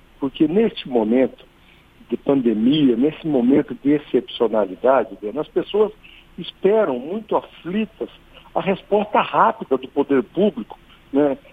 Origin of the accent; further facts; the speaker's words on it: Mato Grosso, Brazil; em especial aos ouvintes lá do meu estado de Mato Grosso